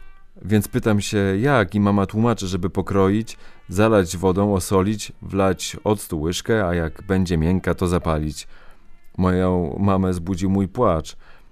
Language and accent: Polish; Łódź, Łódź Voivodeship, Poland; born there; Mieszkam od lat na Ciasnej, na Bałutach. Urodziłam się w Łodzi.